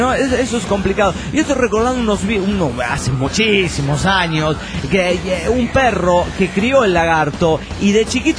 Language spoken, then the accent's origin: Spanish; Monterrey, Nuevo León, Mexico; de Monterrey.